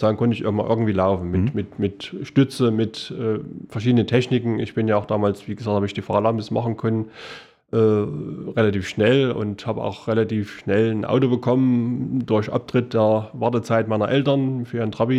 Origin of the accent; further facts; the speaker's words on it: Wangenheim, Thuringia, Germany; Also aufgewachsen bin ich in Wangenheim.